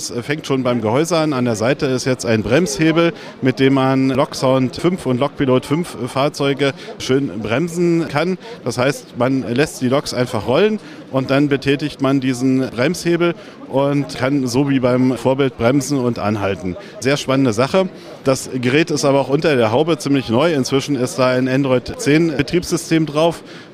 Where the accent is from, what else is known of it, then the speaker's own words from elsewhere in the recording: Berlin, Germany; irgendwie als Berliner kann man empfehlen, Wien, das dauert nicht so lange.